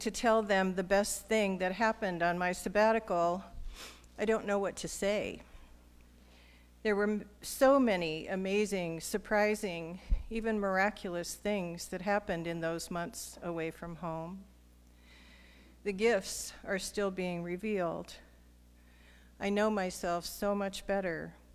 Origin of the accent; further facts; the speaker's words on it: Hawaii, United States; Some of you know that I grew up in Hawaii